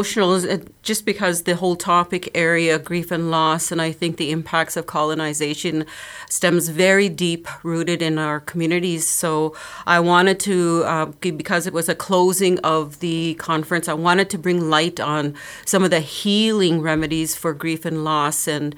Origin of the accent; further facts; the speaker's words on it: Peguis First Nation, Manitoba, Canada; I'm from Peguis First Nation, and I did grow up in Peguis. I had both parents. They were teachers in the community, so it was a very stable environment that I grew up in.